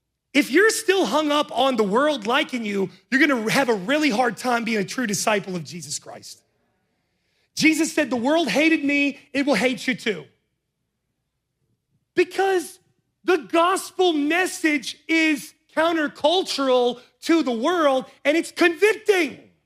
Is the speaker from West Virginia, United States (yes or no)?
yes; West Virginia, United States; I told you I'm from West Virginia